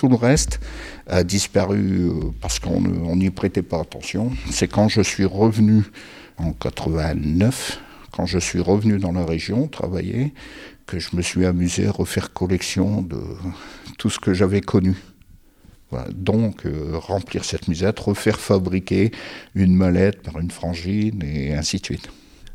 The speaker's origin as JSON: {"language": "French", "town": "Billy-Montigny", "region": "Hauts-de-France", "country": "France", "tie": "born there", "said": "je suis né à Billy-Montigny, au pied du Terry, au 35 rue de Chartres exactement, face à la petite place. Et de toute la famille, on est d'origine minière"}